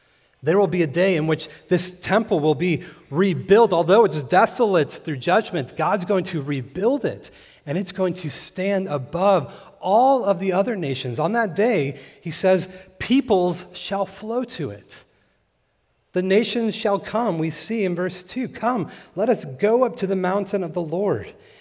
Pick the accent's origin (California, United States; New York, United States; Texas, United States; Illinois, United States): California, United States; Growing up in California, my family and I would often take road trips, and we lived in the high desert of California